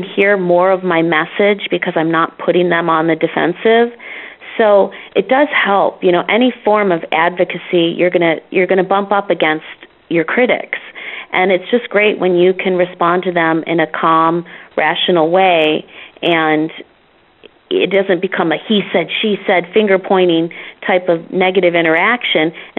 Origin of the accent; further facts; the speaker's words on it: Michigan, United States; and I'm also working with my home state of Michigan.